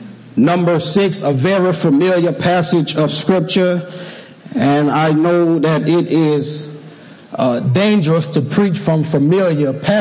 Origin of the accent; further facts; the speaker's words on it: Louisiana, United States; Now, I'm from Louisiana, and we don't mind protecting our stuff from Louisiana.